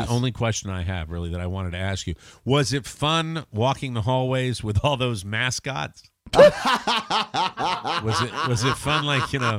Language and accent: English; Glastonbury, Connecticut, United States; I was living in my hometown of Glastonbury, Connecticut, when ESPN was created.